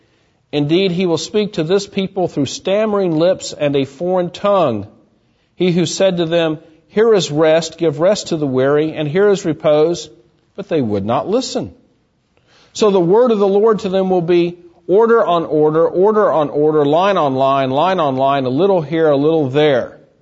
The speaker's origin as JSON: {"language": "English", "region": "Texas", "country": "United States", "also_born_or_lived": "New Jersey", "said": "People would find out I was from Texas. Oh, you're from Texas. You know, you talk funny down there."}